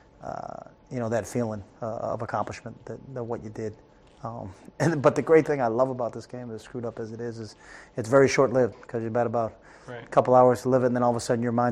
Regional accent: New England, United States; because I'm from New England

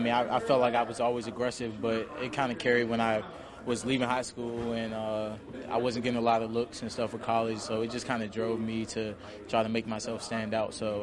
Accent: Maryland, United States; I mean, Rod's from the same area. We're both from Prince George's County, Maryland.

